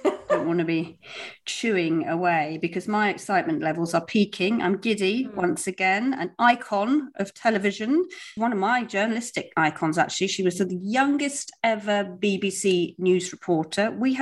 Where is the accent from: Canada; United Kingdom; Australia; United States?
United Kingdom; South West England; Well, you know I'm Cornish and I grew up in Cornwall.